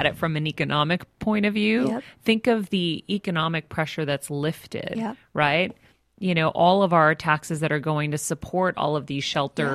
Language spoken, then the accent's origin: English; Boston, Massachusetts, United States; now in Los Angeles, United States; I'm from Boston. I'll never be an East Coast girl. I'm an East Coast girl by nature.